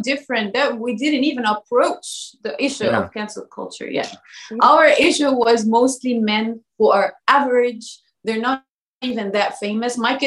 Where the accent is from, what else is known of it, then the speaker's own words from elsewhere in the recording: Egypt; moved away as an adult; also born or lived in United Arab Emirates; now in United Kingdom; I moved to Dubai 12 years ago, mm-hmm. Stayed there for 9 years. But before that, I was born and raised in Egypt. I finished my education in Egypt. I moved to London for my master's degree, but my initial and all of my childhood and adulthood half of it was in Egypt too.